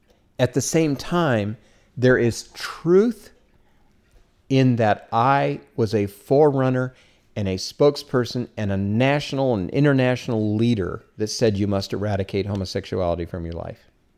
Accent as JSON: {"language": "English", "town": "Omaha", "region": "Nebraska", "country": "United States", "tie": "born or raised there", "said": "I was raised in Omaha, Nebraska. It was 1959. Life was the 50s."}